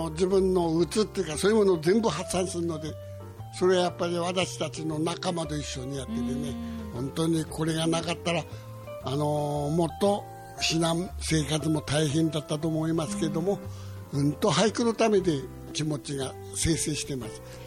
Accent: Nara, Japan; 幸せな奈良生まれて奈良が育って本当に良かったなという

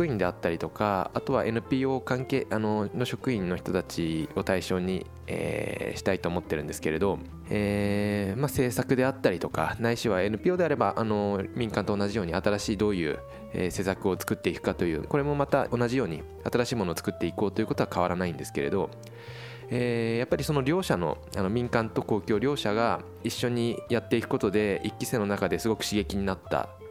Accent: Fukushima, Japan; moved away as an adult; now in Tokyo, Japan; 高校までは福島市内にずっといたんですけれど、生まれた時から、でその後ですね、大学で東京に出まして、で、自然な流れで大学卒業後も東京で、就職を、

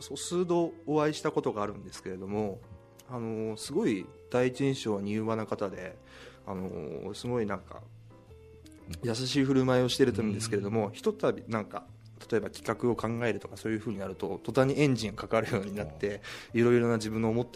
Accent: Fukushima, Japan; まあ、僕福島出身なのですごく嬉しいんですけれども、

